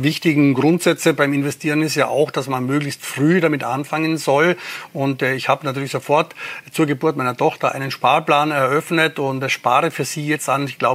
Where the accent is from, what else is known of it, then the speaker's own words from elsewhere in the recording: Carinthia, Austria; Ich bin ein gebürtiger Kärntner. Ich komme vom Land, also nicht einmal vom Land, sondern ich komme vom Berg. Ich bin wirklich aus einem kleinen Bergbauerndorf in Kärnten an der Grenze zu Osttirol und Italien aufgewachsen.